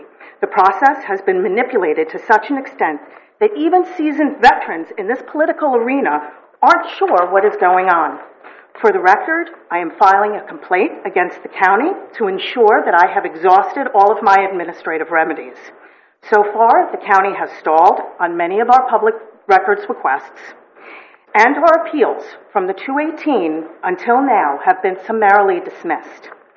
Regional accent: Los Osos, California, United States; from Los Osos.

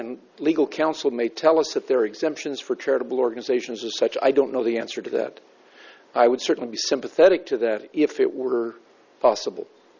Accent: Nipomo, California, United States; I'm from Napomo, and I'm speaking as a private individual in this matter.

